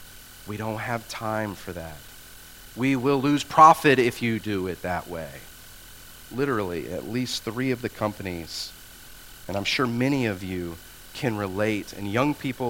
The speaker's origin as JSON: {"language": "English", "country": "United States", "said": "And again, speaking as an American, I don't like to hear this."}